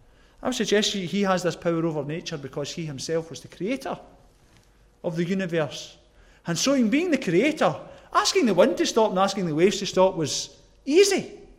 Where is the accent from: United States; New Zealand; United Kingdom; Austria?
United Kingdom; Glasgow, Scotland; accent: Glasgow; And in my broad Glasgow accent, I remember saying